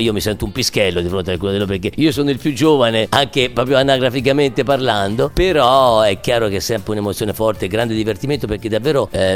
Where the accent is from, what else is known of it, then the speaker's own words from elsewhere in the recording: Ponticino, Tuscany, Italy; di tornare a Ponticino, nel mio paesino in Toscana